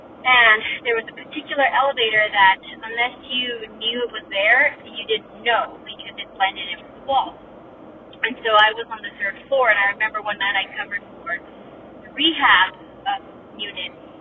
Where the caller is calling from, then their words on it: Utah, United States; I'm from Utah.